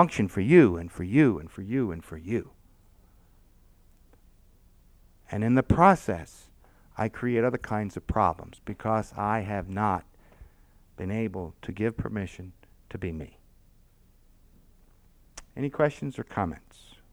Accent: New York, United States; Because I am a Texan by marriage to the woman who's sitting next to you over there. I am actually from New York.

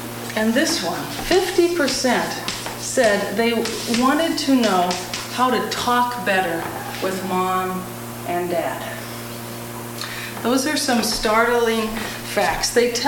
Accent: Grand Forks, North Dakota, United States; I'm from Grand Forks, North Dakota.

